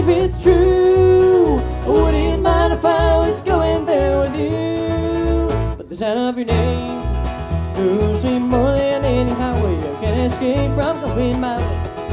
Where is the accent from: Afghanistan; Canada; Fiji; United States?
Canada; Kingston, Ontario; We're from Canada, from Kingston, Ontario.